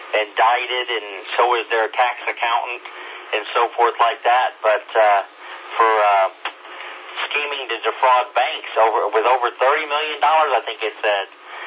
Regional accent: Rock Hill, South Carolina, United States; also born or lived in Valdosta, Georgia; But yeah, we're pretty much from the Rock Hill area. Sally's from the Greenville area, and I actually was born in Georgia.

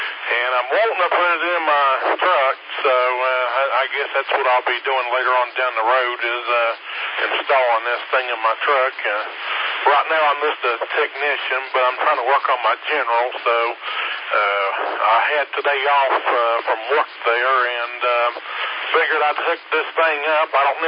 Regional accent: Mills River, North Carolina, United States; Yeah, I was born and raised here in Mills River all my life.

